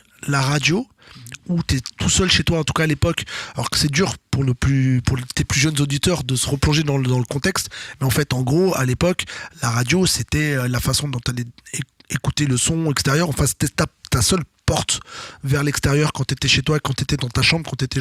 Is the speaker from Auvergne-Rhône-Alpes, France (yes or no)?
no; Rennes, Brittany, France; now in Paris, France; j'habitais pas à Paris. Moi, je viens de Rennes, je suis arrivé en 96 à Paris